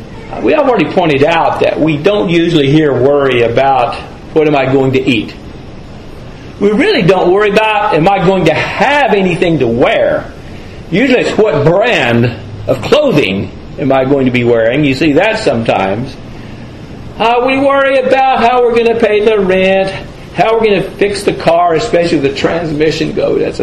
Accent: the South, United States; accent: Southern US; But I think if down south, and you can tell from my accent that that's where I'm from.

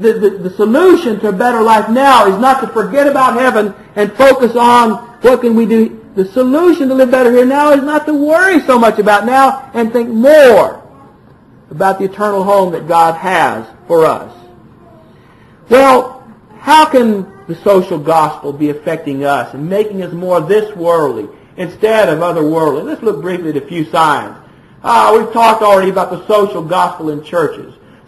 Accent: Alabama, United States; in the congregation where I was raised in Alabama, 98% of the conversation was about Alabama and Auburn.

